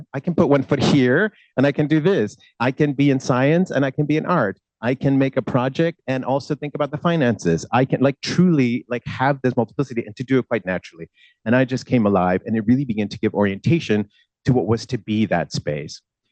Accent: Mexico; moved away as an adult; now in United States; I myself, in the US, was an international student. I was raised in Mexico. I came from Mexico to the US to study in college.

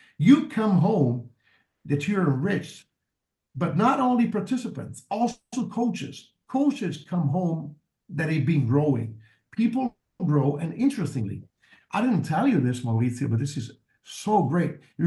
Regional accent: Poland; English is a second language; I was in Poland, right? I came from Poland.

